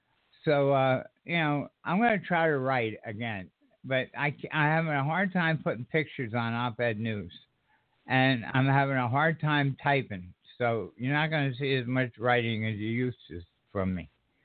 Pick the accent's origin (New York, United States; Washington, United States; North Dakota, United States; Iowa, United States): New York, United States; now in South Carolina, United States; Pennsylvania is one of the racist states I've ever been in, and I'm from New York. I've seen it in New York, but never like I've seen it in Pennsylvania.